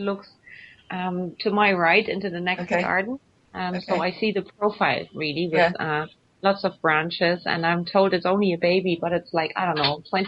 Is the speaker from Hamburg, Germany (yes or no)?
yes; Hamburg, Germany; Everybody, I have a network here in Hamburg because this is my hometown.